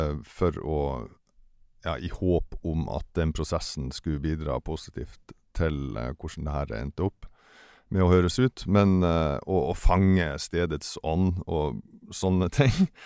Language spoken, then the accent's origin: Norwegian; Nordland, Norway; Denne skiva spilt inn oppe I Vesterålen der jeg kommer fra, I et lite fiskevær som heter Nyksund.